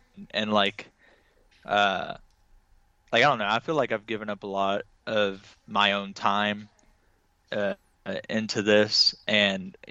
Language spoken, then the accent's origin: English; Little Rock, Arkansas, United States; so I'm originally from Arkansas, Little Rock, Arkansas.